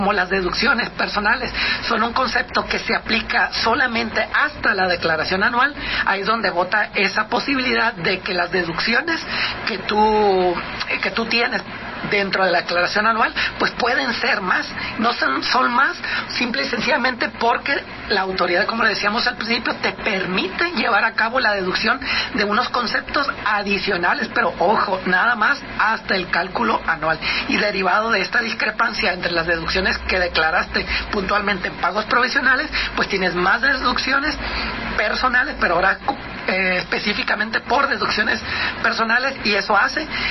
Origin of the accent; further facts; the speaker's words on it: Mexico; Como mexicanos nos ayudaron un poquito